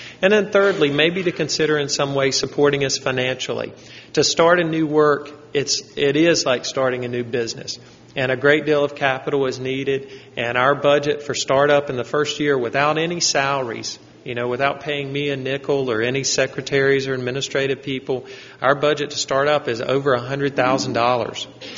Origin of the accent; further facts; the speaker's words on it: Salisbury, North Carolina, United States; I grew up in Salisbury. There were 25,000 people or so in Salisbury 25 years ago.